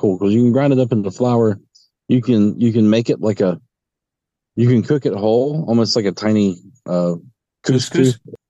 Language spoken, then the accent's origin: English; North Carolina, United States; So I'm from North Carolina. Up in North Carolina, kudzu is the damned weed.